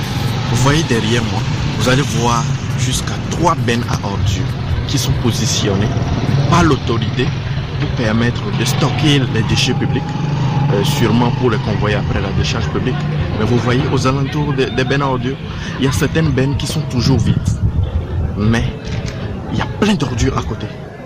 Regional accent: Togo; now in Niamey, Niger; je suis togolais vivant ici à Niamey au Niger.

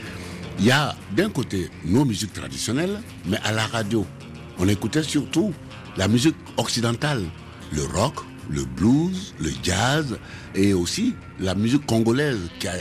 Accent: Korhogo, Savanes, Côte d’Ivoire; born there; Dans les années 60, moi j'étais en Côte d'Ivoire, mon pays natal. Je suis né à Korogo, dans le nord de la Côte d'Ivoire.

